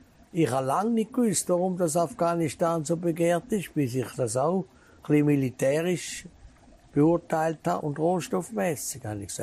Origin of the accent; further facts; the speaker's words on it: Switzerland; das war wunderbar in dem China Anfang 80er Jahre als Schweizer.